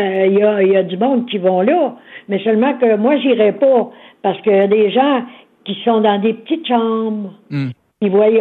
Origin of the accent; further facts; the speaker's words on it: Sainte-Anne-de-Beaupré, Quebec, Canada; j'ai été élevé à Saint-Anne-de-Beaupré. Mes parents avaient un tourist room près de la basilique.